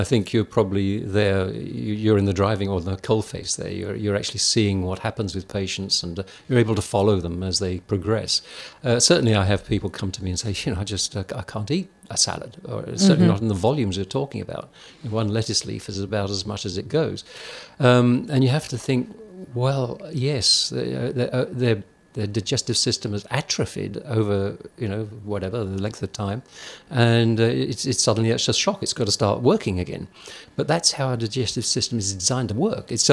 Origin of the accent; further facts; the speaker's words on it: United Kingdom; I'm British, but I've spent most of my life almost everywhere else in the world.